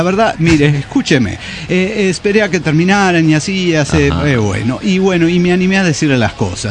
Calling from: Aguascalientes, Mexico; de Aguascalientes.

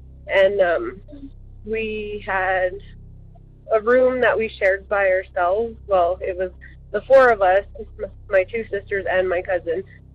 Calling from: Colorado, United States; I am calling from Colorado

